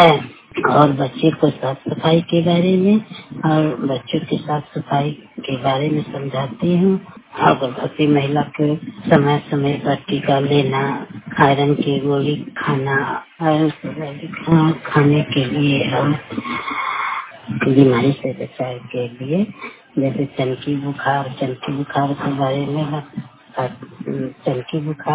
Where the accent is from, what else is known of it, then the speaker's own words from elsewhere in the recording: Manpur, Bihar, India; पंचायत अकबरपुर ग्राम मानपुर के रहने वाली हूँ, सारण जिला का रहने वाली हूँ